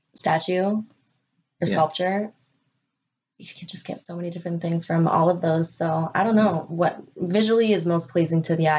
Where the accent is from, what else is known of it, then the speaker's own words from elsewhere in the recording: Burlington, Ontario, Canada; the way I grew up in Burlington, you don't see that many people walking down the street.